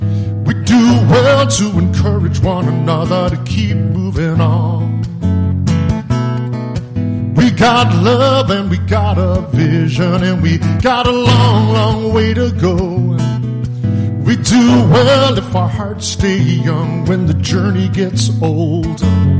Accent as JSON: {"language": "English", "region": "South West England", "country": "United Kingdom", "lives_now": "Cheshire, United Kingdom", "said": "I live in Cheshire, which is up there just south of Manchester. And I'm from Cornwall originally, but I've been up in Cheshire for 15 years now."}